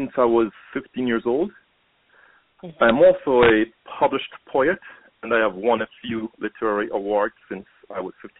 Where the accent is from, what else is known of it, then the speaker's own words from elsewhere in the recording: Kingston, Jamaica; also born or lived in Yorkton, St. Catherine; I was born and raised in Kingston, Jamaica.